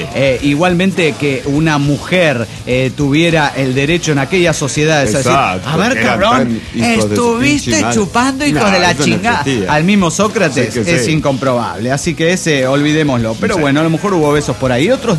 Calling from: Tecamac, State of Mexico, Mexico; de Tecamac, de Felipe Villanueva, México.

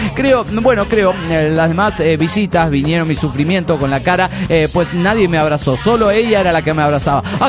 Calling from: Managua, Nicaragua; de Managua, Nicaragua.

